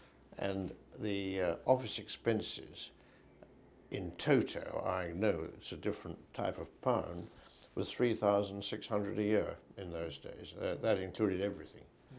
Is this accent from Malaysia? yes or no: no; Woking, South East England, United Kingdom; born there; I was born in Woking, November the 20th, 1903.